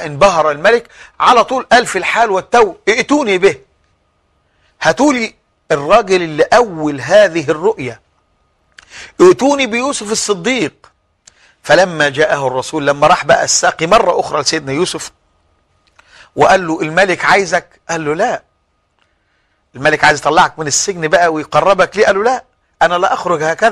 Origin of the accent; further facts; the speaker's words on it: Egypt; عندنا في مصر